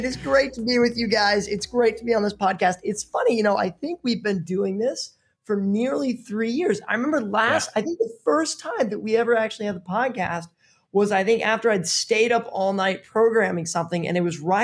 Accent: Missouri, United States; For those that maybe don't know me … I grew up in the Midwest in Missouri.

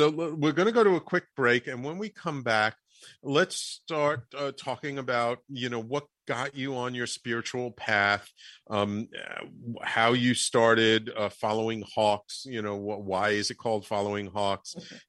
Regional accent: Bronx, New York, United States; I grew up in the Bronx, but we had some summer property outside of Peekskill, New York, a little bit upstate.

